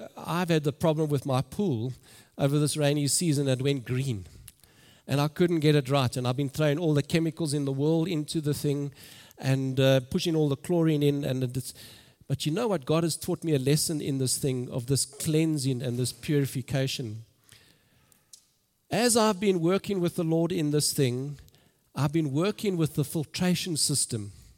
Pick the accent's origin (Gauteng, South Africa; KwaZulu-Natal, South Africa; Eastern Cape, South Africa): Gauteng, South Africa; Germiston; We grew up in Germiston, and I went to Germiston High